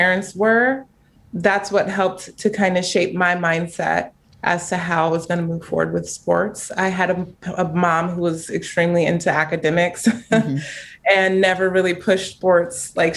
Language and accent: English; Chino Hills, California, United States; I'm from Chino Hills, so